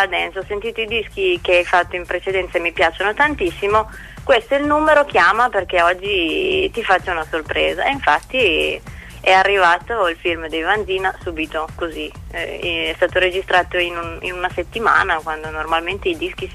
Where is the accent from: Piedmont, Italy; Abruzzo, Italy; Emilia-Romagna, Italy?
Emilia-Romagna, Italy; Modena; Io sono di Modena.